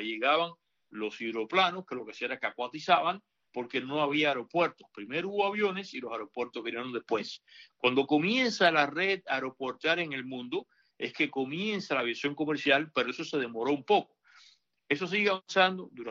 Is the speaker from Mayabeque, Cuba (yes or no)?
no; Marianao, Havana, Cuba; cuando yo nací y crecí ahí en Marianao, yo estaba todavía en los años 60, ahí en Cuba, esta Cuba de otro día, yo estaba rodeado de españoles.